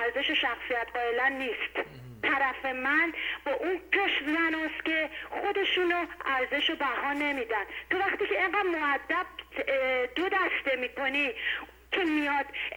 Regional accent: Iran; به عنوان یه ایرانی

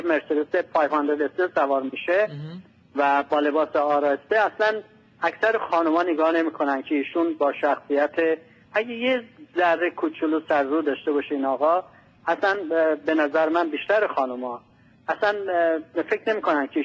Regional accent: Iran; ما ایرانی هستیم

